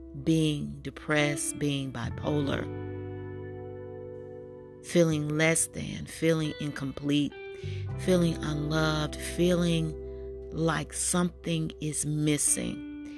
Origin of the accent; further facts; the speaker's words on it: United States; but I'm American